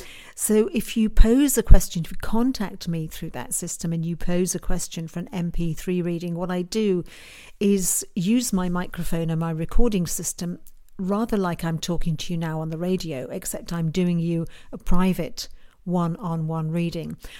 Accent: United Kingdom; as you can tell from the accent, I'm a Brit, so I'm over here in the UK.

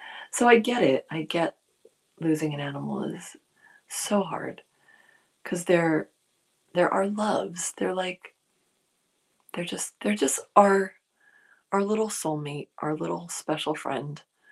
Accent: New Jersey, United States; accent: Jersey; My Jersey accent is coming through.

